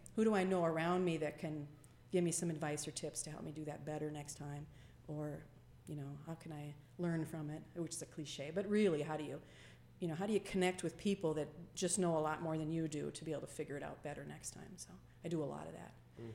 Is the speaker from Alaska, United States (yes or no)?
no; St. Cloud, Minnesota, United States; I still have family back there. But yeah, I grew up in St. Cloud. And I actually got in the military right out of high school.